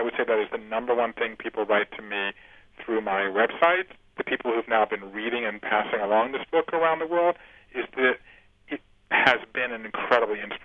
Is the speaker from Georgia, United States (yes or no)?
yes; Georgia, United States; There's Tadpole Ben from my hometown down in Georgia.